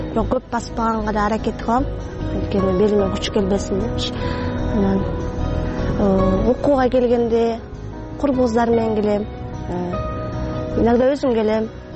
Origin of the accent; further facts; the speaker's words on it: Bishkek, Kyrgyzstan; 23 жаштамын. Бишкек шаарында туруп өскөм.